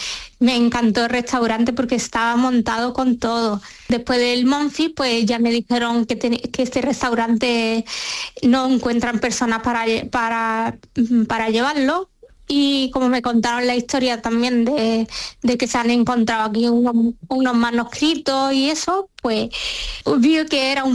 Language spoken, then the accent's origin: Spanish; Morocco; Yo soy marroquí.